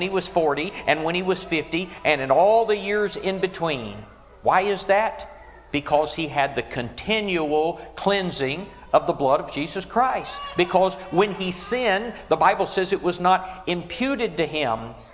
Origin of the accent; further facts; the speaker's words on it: South Carolina, United States; I'm from South Carolina. I've just come here.